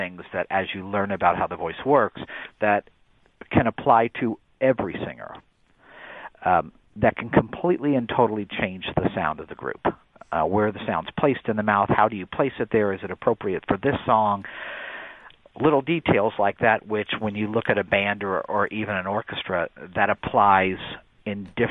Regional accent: Indiana, United States; I am from Indiana, correct.

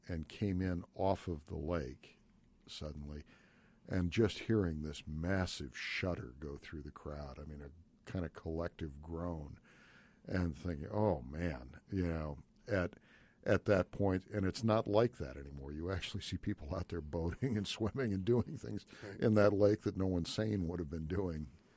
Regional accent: Cleveland, Ohio, United States; I mean, I was born in Cleveland, Ohio, and I'll be dating myself to a degree here, but I lived there as a kid at the time when the river caught fire.

